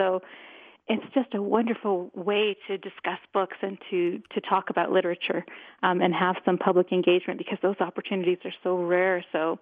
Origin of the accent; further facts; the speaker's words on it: Toronto, Ontario, Canada; moved away; Yes, Toronto is my hometown.